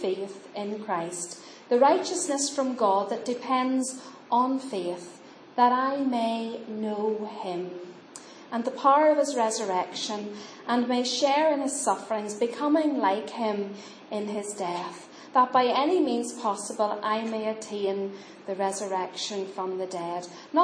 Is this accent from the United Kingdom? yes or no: yes; Northern Ireland, United Kingdom; born there; I was born just outside Belfast in Northern Ireland. And I was born in 1970, so there you are. I'm nearly 50.